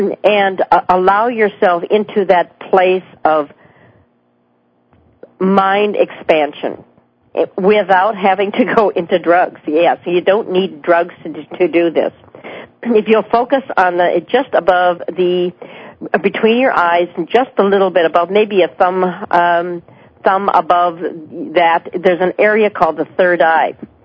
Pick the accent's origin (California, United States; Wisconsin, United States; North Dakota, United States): California, United States; also born or lived in Mount Shasta; now in Eugene, United States; I say up here because I came from the Bay Area originally via Mount Shasta, California.